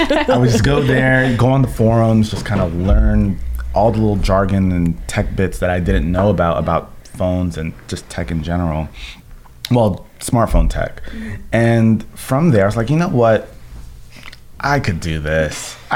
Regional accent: Brooklyn, New York, United States; We're both from Brooklyn. We've known each other since high school.

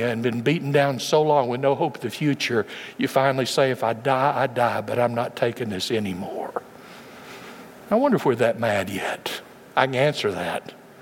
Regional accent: United States; because being American, we never had that kind of oppression.

